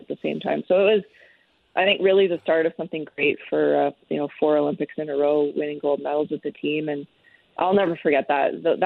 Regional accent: Shaunavon, Saskatchewan, Canada; I think in my hometown in Shaunavon, we had

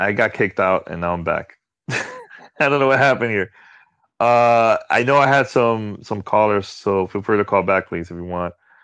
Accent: New York, United States; I'm originally from New York.

